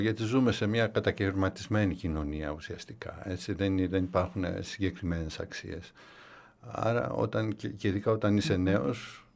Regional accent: Kalamata, Peloponnese, Greece; moved away as an adult; Και στα 18 μου πέρασα στη σχολή καλλιτεχνών στη Θεσσαλονίκη και ήταν η πρώτη φορά που έφυγα από την Καλαμάτα.

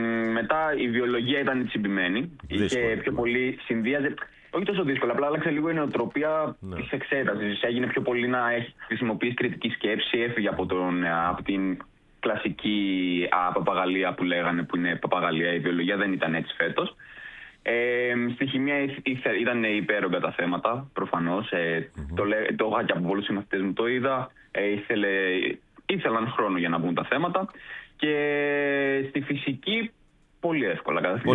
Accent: Rhodes, South Aegean, Greece; Ναι, είμαι από τη Ρόδο.

